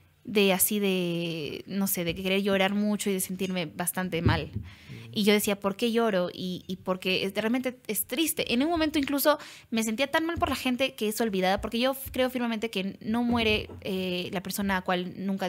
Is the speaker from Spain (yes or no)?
no; Puno, Peru; now in Arequipa, Peru; No, yo soy de Puno, yo soy nacida en Puno.